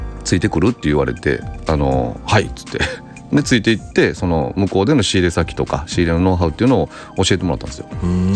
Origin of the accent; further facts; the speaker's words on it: Hyogo, Japan; 僕地元の兵庫県の地場産業なんですけど